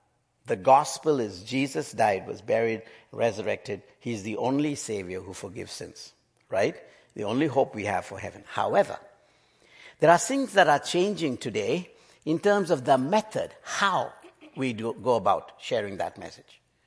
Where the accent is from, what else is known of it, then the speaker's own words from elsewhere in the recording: Nepal; someone asked me, where are you coming from? I said, Nepal. He said, do they have this problem? I said, we don't use toilet paper.